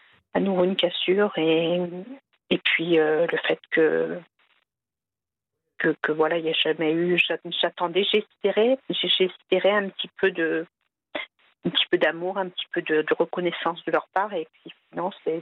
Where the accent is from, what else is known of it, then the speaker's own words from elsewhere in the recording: France; born there; moi, j'ai été conçue dans ce pays et je suis née en France.